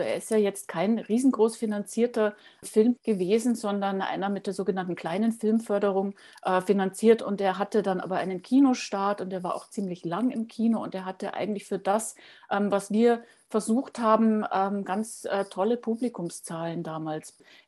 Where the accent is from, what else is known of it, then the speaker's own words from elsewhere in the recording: Germany; now in Austria; weil man mich ja einfach hört als Deutsche. Also ich klinge vielleicht für Leute außerhalb von Österreich österreichisch, aber in Österreich werde ich immer die Deutsche sein.